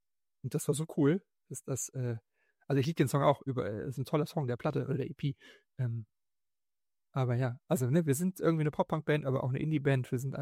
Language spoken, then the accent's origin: German; Buxtehude, Lower Saxony, Germany; Ich komme eigentlich auch aus Buxtehude.